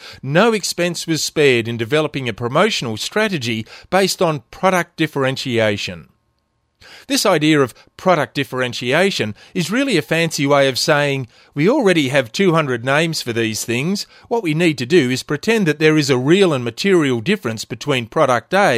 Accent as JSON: {"language": "English", "region": "Tasmania", "country": "Australia", "said": "which means my home state's natural resources will be further plundered and destroyed"}